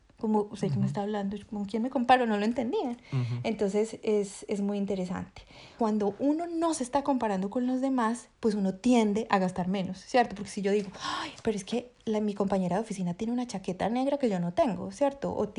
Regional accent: Colombia; la ciudad en la que yo crecí en Colombia

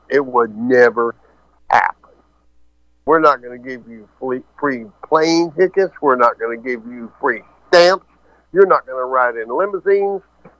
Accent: Killeen, Texas, United States; I grew up in Killeen, Texas, and our dream was to go to work for the civil service.

